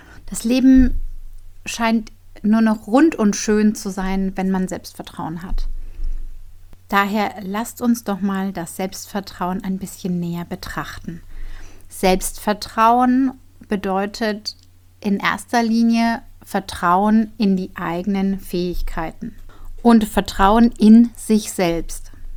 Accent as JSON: {"language": "German", "region": "Bavaria", "country": "Germany", "said": "wie ihr wisst, bin ich ja aus Bayern"}